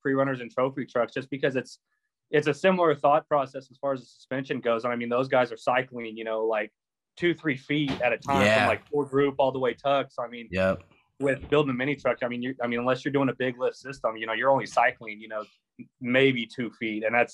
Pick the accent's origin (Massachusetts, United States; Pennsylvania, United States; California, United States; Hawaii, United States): California, United States; Growing up in California, the lowrider culture is huge.